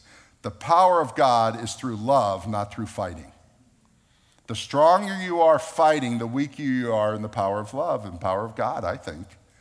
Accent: Boca Raton, Florida, United States; Mom and Dad and my sister. We grew up in East Boca.

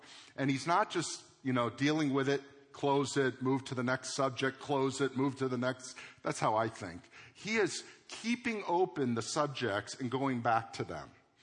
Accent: Florida, United States; I didn't know where I came from except America. I'm from Florida. That's all I know.

